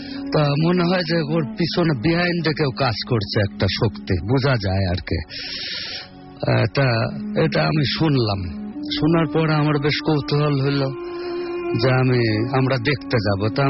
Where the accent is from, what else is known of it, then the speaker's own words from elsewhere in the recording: Saurail, Dhaka Division, Bangladesh; আমার বাড়ি হচ্ছে রাজবাড়ির জেলা পানসা থানা সাউরাইল গ্রাম, খুব অজপাড়া গা, এখনো সেখানে কারেন্ট বিদ্যুৎ পৌঁছায় নাই এমন জায়গা।